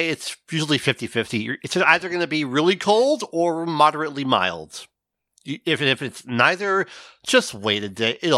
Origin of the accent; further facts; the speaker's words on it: California, United States; Like, I remember, I grew up in California. I know what insane driving is like.